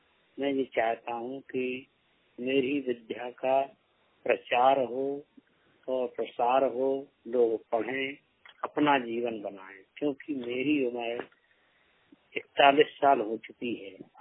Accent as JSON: {"language": "Hindi", "region": "Uttar Pradesh", "country": "India", "said": "मैं जिला उत्तर प्रदेश यूपी का रहने वाला हूँ, जिला जालौन उत्तर प्रदेश यूपी से रहने वाला हूँ। मेरा बीएड कंप्लीट है।"}